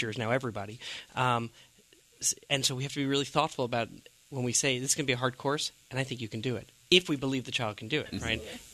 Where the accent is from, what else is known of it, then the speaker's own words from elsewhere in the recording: Long Island, New York, United States; I'm from Long Island, so you can hear my mother.